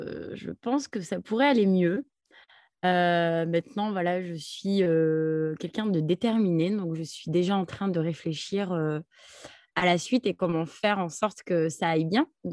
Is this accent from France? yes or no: yes; Marseille, Provence-Alpes-Côte d'Azur, France; French is a second language; also born or lived in Algeria; Moi, je suis née en Algérie, j'ai grandi après être arrivée en France sans parler un mot de français dans une cité populaire de Marseille dans laquelle je vis encore.